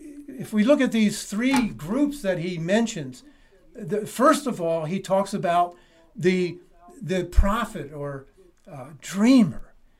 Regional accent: Princeton, New Jersey, United States; I grew up in Princeton, New Jersey, and in addition to Princeton University, the Princeton Theological Seminary is there

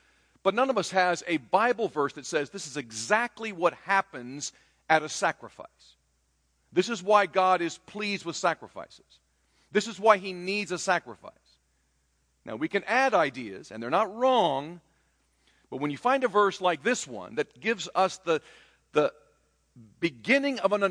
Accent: Taiwan; As a young boy growing up in Taiwan, I saw often the slitting of the throats of animals, watching the blood being caught by Buddhist priests.

